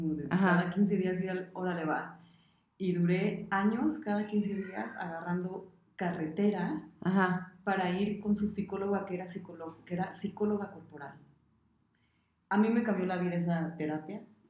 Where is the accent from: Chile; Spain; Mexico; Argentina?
Mexico; Michoacán; now in Mexico City, Mexico; Yo soy de Europa, Michoacán. Y me vine a modelar, porque yo quería modelar a la capital.